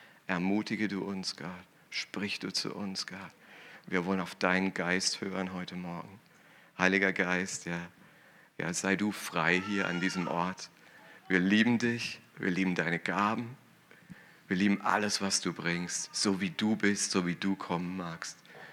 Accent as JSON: {"language": "German", "town": "Karlsruhe", "region": "Baden-Württemberg", "country": "Germany", "tie": "born there", "said": "Aber noch länger her ist es, als ich hier geboren wurde in Karlsruhe, also so gesehen."}